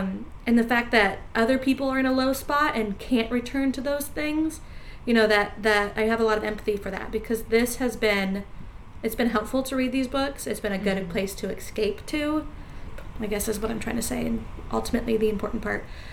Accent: Nebraska, United States; I was very sheltered. I grew up in Western Nebraska.

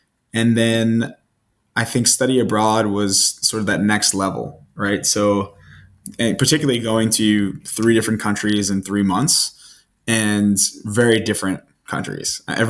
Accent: New York, United States; So growing up in New York and going to Canada was a 15-hour car ride and we'd do it in a day sometimes.

